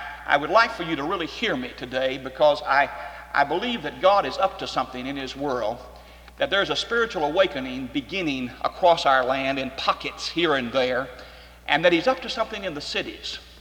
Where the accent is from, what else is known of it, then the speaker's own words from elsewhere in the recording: Texas, United States; One of the disadvantages is that I'm from Texas, and I'm very keenly aware of the fact that builds some kind of a barrier.